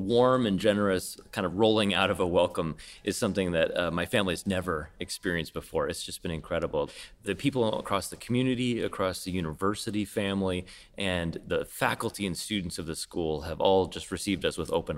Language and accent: English; Colorado, United States; also born or lived in Bloomington, Indiana; I was born in Indiana near the famous music school in Bloomington, where my family has lots of ties and continues to have ties there. I grew up in Colorado on a ranch